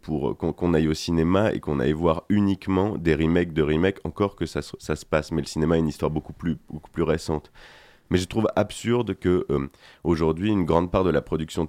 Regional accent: Calais, Hauts-de-France, France; Moi, je viens du nord de la France, d'une ville qui s'appelle Calais

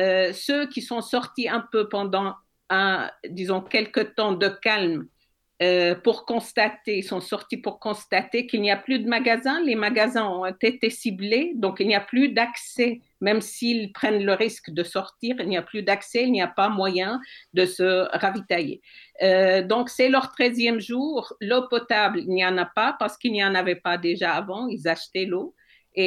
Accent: Switzerland; Mm-hmm. Je suis une Suissesse d'origine syrienne

